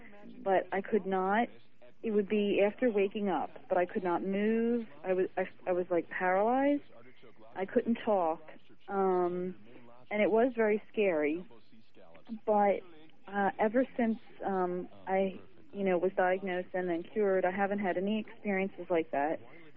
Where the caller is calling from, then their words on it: Philadelphia, Pennsylvania, United States; I'm calling from Philadelphia.